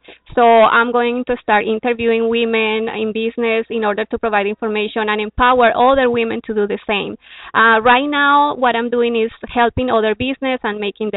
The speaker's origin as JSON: {"language": "English", "country": "Colombia", "second_language": "English", "moved": "as an adult", "lives_now": "Canada", "said": "I'm from Colombia. And all this idea of following my passion, my profession, like everything I used to like when I came to Canada, I have to start learning English."}